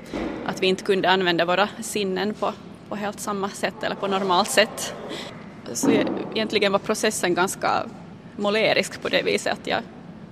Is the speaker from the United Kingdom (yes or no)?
no; Vaasa, Ostrobothnia, Finland; also born or lived in Sweden; Jag kommer från Vasa, fast jag egentligen är född i Sverige men är finlandssvensk nog.